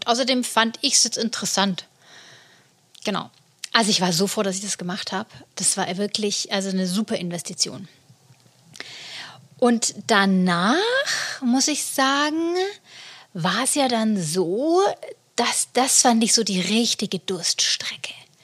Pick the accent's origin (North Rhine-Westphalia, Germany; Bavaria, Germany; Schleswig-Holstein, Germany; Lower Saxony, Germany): Bavaria, Germany; Und ich komme ja aus Bayern.